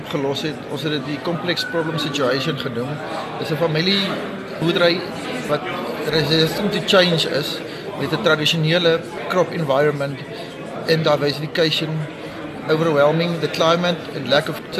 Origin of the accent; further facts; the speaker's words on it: Bloemfontein, Free State, South Africa; ek is van die Bloemfontein omgeving. Ons is net so buiten Bloemfontein.